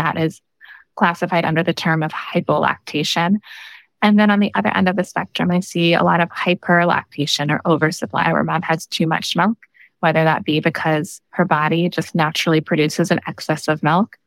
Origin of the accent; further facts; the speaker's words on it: Seattle, Washington, United States; now in Bay Area, United States; I am originally from the Seattle, Washington area.